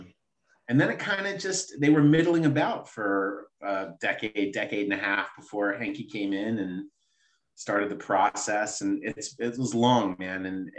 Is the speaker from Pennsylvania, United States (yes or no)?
yes; Pennsylvania, United States; So I grew up in the burbs, in the suburbs outside of Philadelphia, not Philadelphia proper.